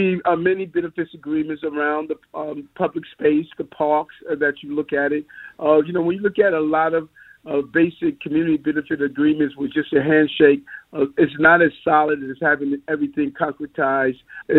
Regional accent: New York, United States; I know that community well. I grew up in Queens. I remember the blighted condition.

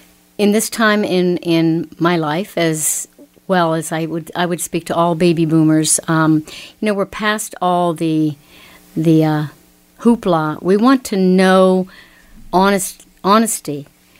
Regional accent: Butler, Pennsylvania, United States; Well, I was born and raised in Butler. Still live there.

